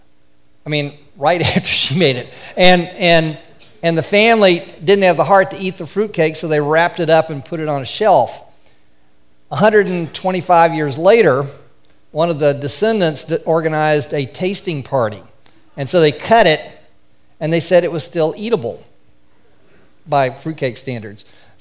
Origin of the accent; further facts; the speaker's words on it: Florida, United States; And I'm not sure if that's because I was raised in Florida where it's, you know, 70 degrees on Christmas